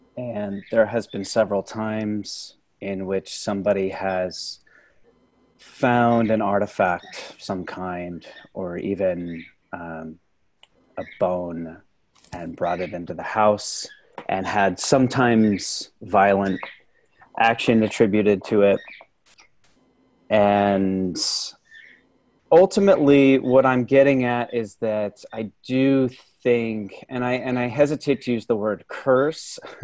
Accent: Chico, California, United States; Yeah, I'm from Northern California. I'm from Chico.

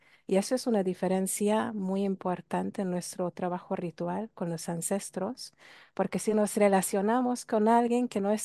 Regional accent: Hungary; Spanish is a second language; now in Barcelona, Spain; que soy húngara, así que ese acento que escucha no es de Brasil, aunque me dicen que tengo acento brasileño. Soy húngara y vivo en Barcelona, España, en la tierra de Cataluña.

